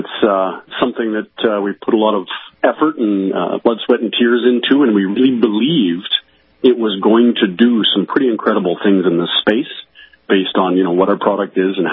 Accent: Canada; I am a Canadian, yes.

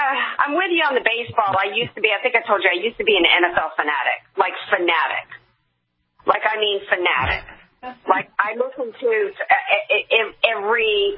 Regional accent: New Orleans, Louisiana, United States; I'm from New Orleans, baby.

